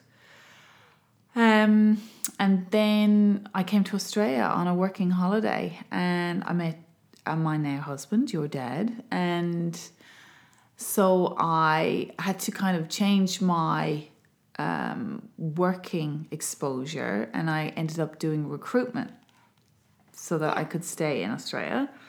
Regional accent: Ireland; Because I'm originally from Ireland.

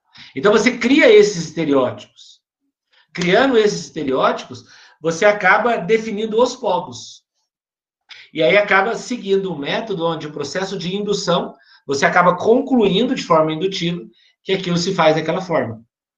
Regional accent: Minas Gerais, Brazil; Eu sou mineiro.

